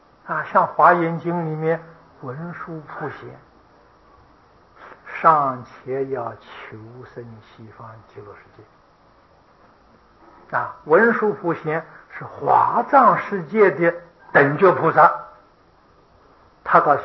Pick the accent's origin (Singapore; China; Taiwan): Taiwan; 我们台湾人是生在福中不知福啊